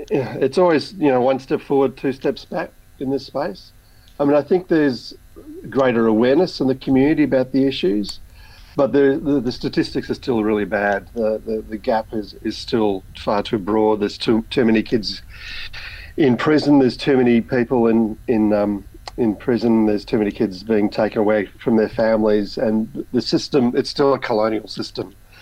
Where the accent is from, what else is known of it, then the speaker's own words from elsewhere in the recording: Victoria, Australia; and I'm from Victoria, so really proud that our state is actually going through that treaty process